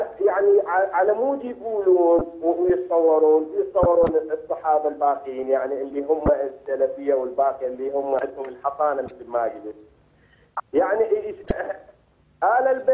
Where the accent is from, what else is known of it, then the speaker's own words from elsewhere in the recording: Fallujah, Anbar, Iraq; يعني أنا من الفلوجة دا أحكيك يعني